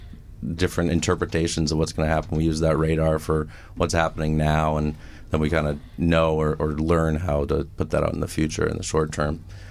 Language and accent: English; New England, United States; I'm from the Northeast, though, so.